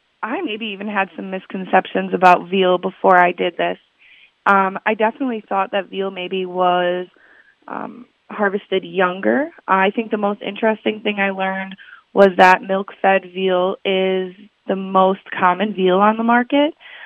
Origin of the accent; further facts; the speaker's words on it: Plymouth, Wisconsin, United States; I am originally from Plymouth, Wisconsin. It's the cheese capital of Wisconsin, if I do believe so.